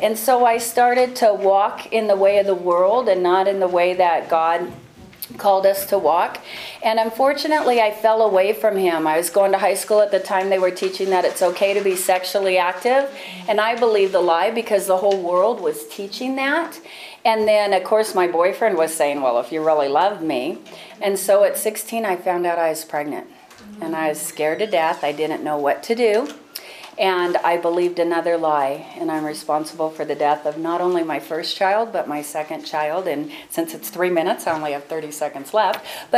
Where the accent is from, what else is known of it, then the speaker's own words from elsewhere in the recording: Seal Beach, California, United States; I grew up in Seal Beach, and one day I was riding my bike around Seal Beach